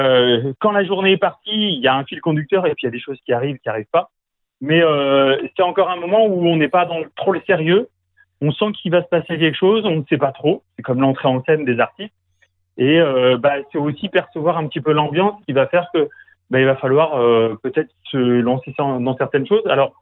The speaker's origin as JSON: {"language": "French", "town": "Paris", "region": "Île-de-France", "country": "France", "tie": "born there", "said": "je suis parisien de naissance. Je suis... Enfin, voilà, mais j'ai toujours été à Paris de tout petit."}